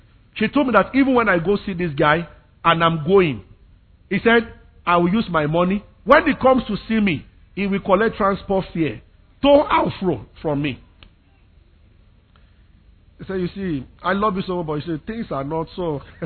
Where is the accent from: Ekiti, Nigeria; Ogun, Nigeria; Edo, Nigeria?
Ogun, Nigeria; Abeokuta; now in Lagos, Nigeria; When I came to Lagos, I grew up in Abeokuta. I went to Investor Ibadan. So, I never had any business with Lagos.